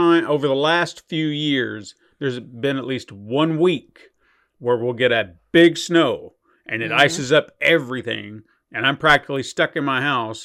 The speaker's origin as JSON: {"language": "English", "town": "Watertown", "region": "Tennessee", "country": "United States", "said": "where are you from? Nashville. Mm-hmm. You know, you don't know where the hell Watertown is, and I don't really feel like explaining it to you, so Nashville."}